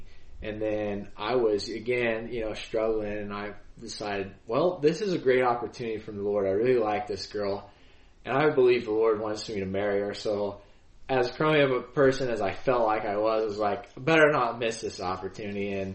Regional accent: Arkansas, United States; I'm 27. I'm from Arkansas, if you couldn't tell.

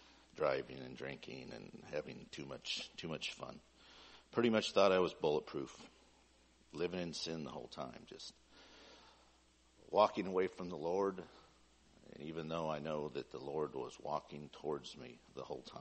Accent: Astoria, United States; I was born and baptized in Astoria, raised in Astoria, with a short stint 1 year in the first grade in Swinson.

